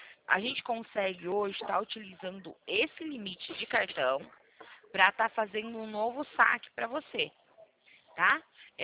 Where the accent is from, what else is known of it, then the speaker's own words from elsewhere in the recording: Limeira, São Paulo, Brazil; sou do estado de São Paulo. Interior do estado de São